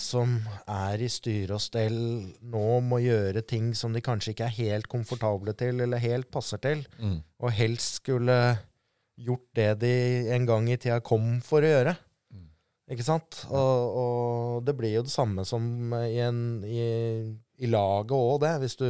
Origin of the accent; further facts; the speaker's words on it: Hovseter, Oslo, Norway; selv om jeg kom fra Hovseter